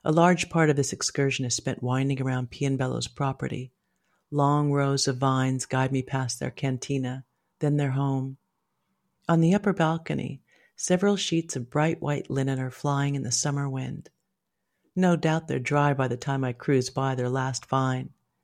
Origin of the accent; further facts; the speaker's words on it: Seattle, Washington, United States; To be fair and slightly nostalgic, I experienced halcyon days growing up in Seattle.